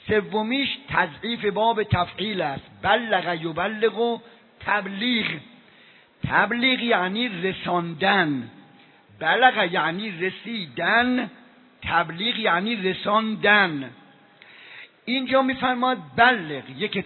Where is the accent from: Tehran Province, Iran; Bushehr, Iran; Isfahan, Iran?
Isfahan, Iran; now in Qom, Iran; 50 ساله که من از اصفهان اومدم بیرون، قم هستم یا حوزه های مشهد و اصفهان، مشهد و قم و مثلا نجف و این برانور بودم،